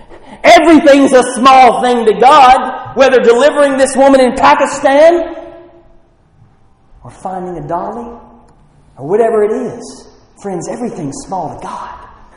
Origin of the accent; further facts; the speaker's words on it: Charlotte, North Carolina, United States; There's a pastor near my hometown in Charlotte, North Carolina